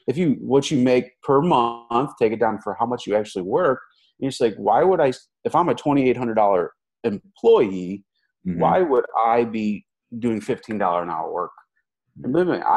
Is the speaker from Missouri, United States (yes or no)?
yes; St. Louis, Missouri, United States; from St. Louis.